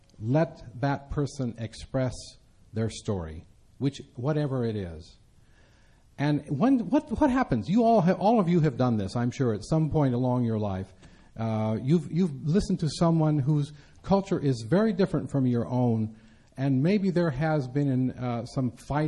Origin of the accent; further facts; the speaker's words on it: Indiana, United States; That was part of the liturgy that I grew up with in Indiana as a kid.